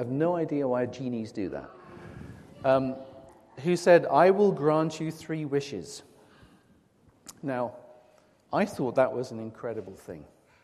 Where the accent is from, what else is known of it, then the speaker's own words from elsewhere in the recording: Newton Abbot, South West England, United Kingdom; I grew up in Newton Abbot as a child.